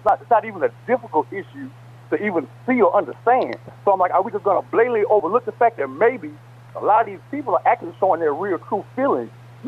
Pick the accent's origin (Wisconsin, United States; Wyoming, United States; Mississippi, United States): Mississippi, United States; Jackson; I'm from Jackson, Mississippi. This is my first time calling.